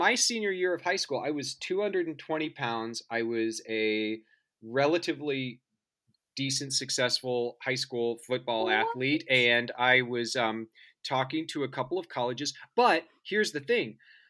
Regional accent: Kansas, United States; I grew up in Kansas, in the suburbs of Kansas City, and I was always entranced by movies and theater.

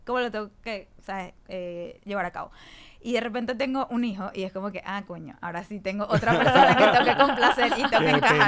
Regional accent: Venezuela; Porque yo soy venezolana.

